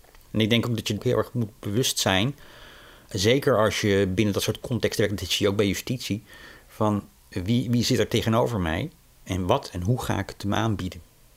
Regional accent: Netherlands; Gewoon wij als Nederlanders zeggen van nou ja, wij doen nergens meer aan mee.

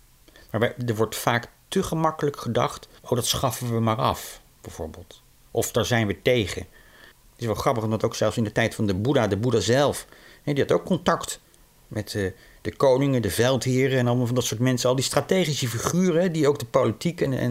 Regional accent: Netherlands; Gewoon wij als Nederlanders zeggen van nou ja, wij doen nergens meer aan mee.

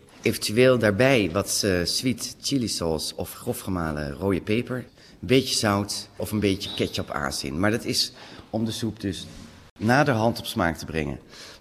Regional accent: Haarlem, North Holland, Netherlands; Ik kom uit Haarlem.

